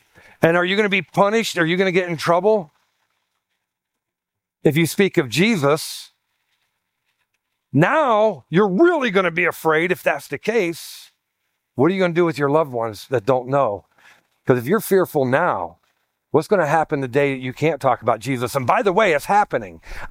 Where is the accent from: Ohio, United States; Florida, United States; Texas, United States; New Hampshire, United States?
Ohio, United States; I'm from originally from Ohio, Southern Ohio.